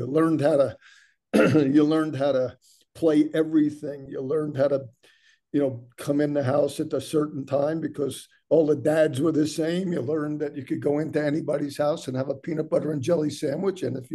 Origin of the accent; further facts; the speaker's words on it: Levittown, United States; One was the growing up in Levittown part.